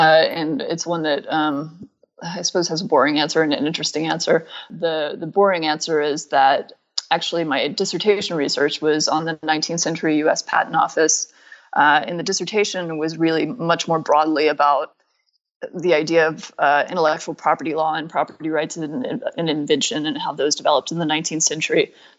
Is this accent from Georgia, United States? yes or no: yes; Atlanta, Georgia, United States; and I grew up in Atlanta, but spending time in Griffin and in that environment